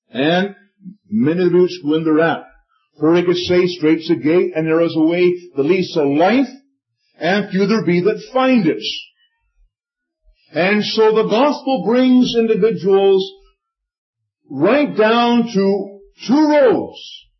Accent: Richmond, British Columbia, Canada; also born or lived in Vancouver; I'm a landlubber from this place here. I was born in Vancouver, raised here in Richmond. I graduated Richmond High back some years ago.

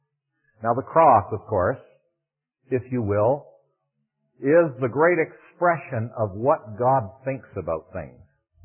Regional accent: Scotland, United Kingdom; And I'm a Scotsman, you know.

